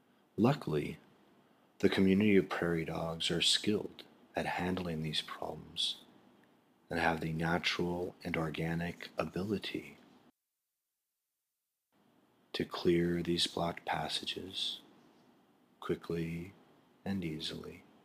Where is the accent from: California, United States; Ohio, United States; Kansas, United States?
Kansas, United States; You may already know that I grew up in Kansas. Kansas is an interesting state with wide open plains and clear, endless skies. When I was a boy in Kansas, I always enjoyed the springtime.